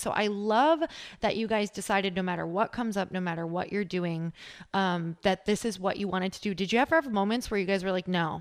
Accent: Midwest, United States; Let's say, because I'm from the Midwest, you guys, I grew up like, oh man, I mean, if it came from a box or a can, I was eating it.

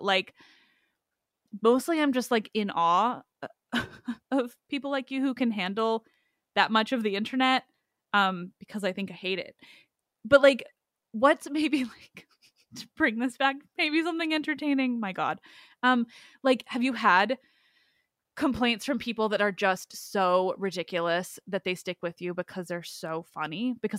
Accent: Canada; I'm Canadian.

